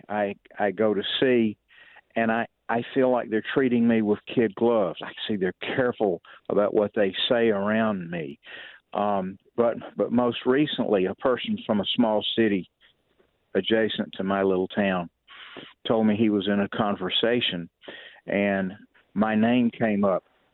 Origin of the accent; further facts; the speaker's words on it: the South, United States; I grew up in the South my whole life. Family's been there for hundreds of years